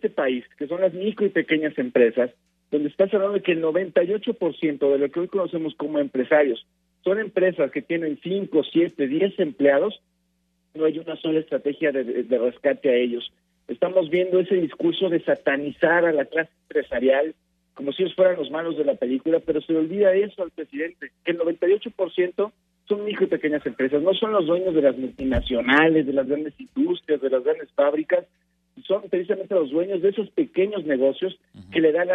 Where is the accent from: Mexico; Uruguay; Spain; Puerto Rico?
Mexico; como cualquier mexicano